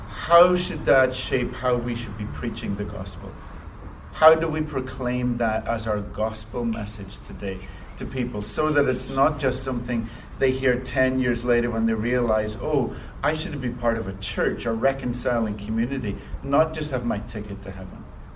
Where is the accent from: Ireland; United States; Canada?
Ireland; I grew up in Ireland, very conservative, evangelical